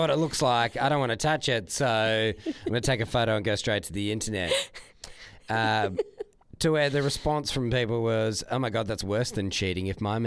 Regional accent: Adelaide, South Australia, Australia; moved away; I'm originally from Adelaide, but have not lived there for probably 10 years.

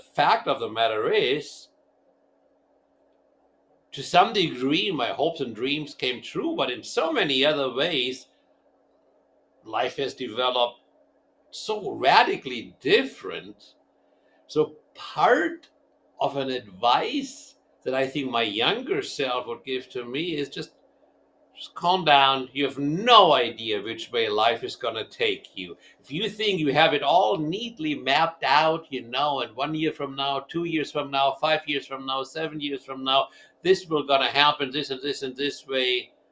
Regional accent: Hanover, Lower Saxony, Germany; So I grew up in North Central Germany. Hanover is my hometown. And, you know, born into a distinct blue-collar family

